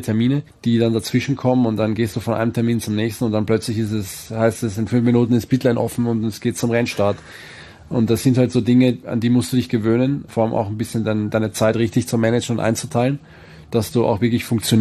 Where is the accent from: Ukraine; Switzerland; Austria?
Austria; als kleiner Junge gab's vor allem in Österreich, wo ich aufgewachsen bin